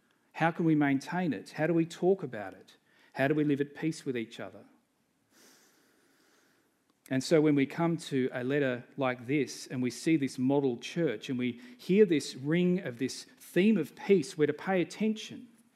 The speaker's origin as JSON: {"language": "English", "country": "Australia", "said": "as an Australian, I kind of balk at that, because there is part of me that doesn't like authority as an Aussie. And I'm a little embarrassed that as a Christian leader"}